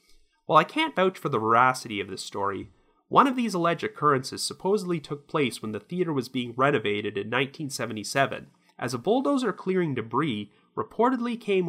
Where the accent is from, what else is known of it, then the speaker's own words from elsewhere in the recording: Canada; as a Canadian